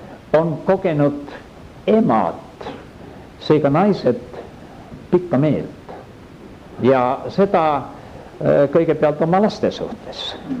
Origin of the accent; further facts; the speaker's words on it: Kärdla, Hiiu County, Estonia; born there; nad olid 30. aastal, kui mina sündisin Kärdlas